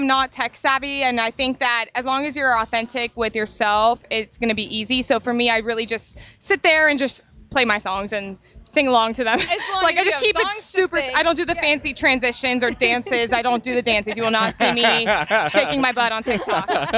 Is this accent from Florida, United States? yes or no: yes; Florida, United States; now in Nashville, United States; So I'm from Florida. I moved to Nashville exactly 8 years ago today.